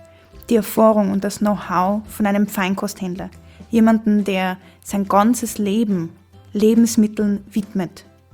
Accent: Trentino-Alto Adige, Italy; Ich bin in Südtirol aufgewachsen, in einer Familie, in der es hauptsächlich um Essen gegangen ist, aber sehr viel ums Reisen.

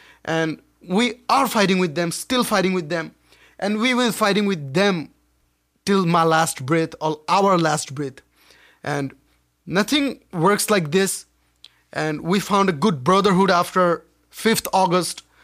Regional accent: Dhaka, Dhaka Division, Bangladesh; from Puran Dhaka, representing my country, Bangladesh, in front of everybody in every country.

